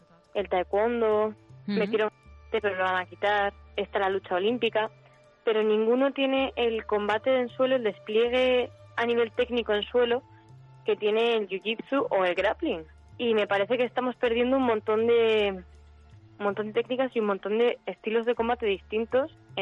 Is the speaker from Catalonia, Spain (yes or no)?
no; Cartagena, Region of Murcia, Spain; now in Madrid, Spain; Bueno, pues yo vengo de Cartagena. Ahora mismo estoy en Madrid